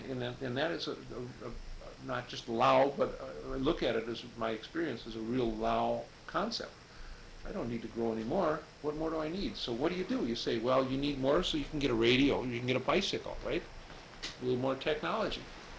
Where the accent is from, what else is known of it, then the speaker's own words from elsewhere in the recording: United States; As opposed to me being British or French or Australian or something